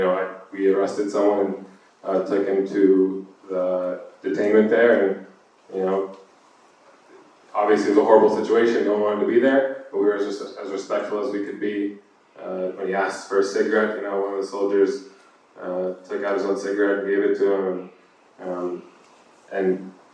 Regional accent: Eugene, Oregon, United States; moved away; also born or lived in Israel; I grew up in Eugene, but I've lived in Israel for the majority of the past 10 years, since about 2013 until last July. I was in the Israeli army for about 3 years.

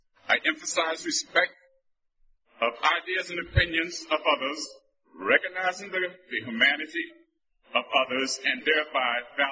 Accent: New York, United States; I'm from Long Island.

